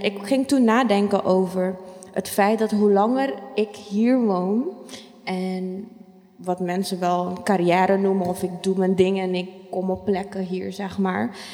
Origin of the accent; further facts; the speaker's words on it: Aruba; now in Netherlands; ik ben 9 jaar geleden naar Nederland verhuisd. Ik kom uit Aruba. Surinaamse ouders